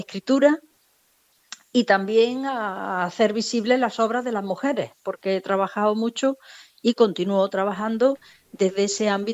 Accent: Fernán Núñez, Andalusia, Spain; premio que lleva mi nombre, que es un premio también internacional y que convocó el Ayuntamiento de mi pueblo, de Fernán Núñez.

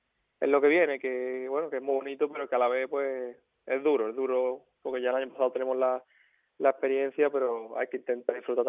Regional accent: Osuna, Andalusia, Spain; ni en los mejores escenarios hubiera esperado jugar un partido de ese nivel y de ese calibre aquí en mi pueblo.

